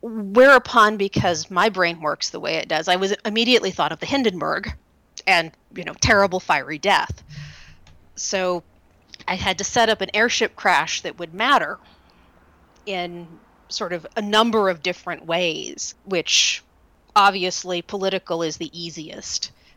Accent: Oak Ridge, Tennessee, United States; I grew up in Oak Ridge, Tennessee.

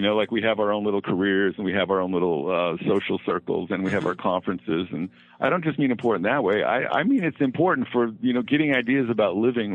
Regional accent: United States; But, you know, I'm an American. I grew up here.

